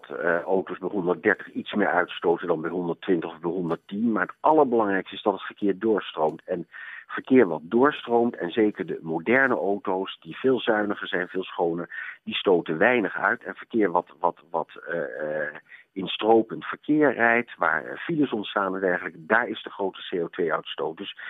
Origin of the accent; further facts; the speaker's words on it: Netherlands; allereerst vind ik als Nederlander dat ik niet over België ga.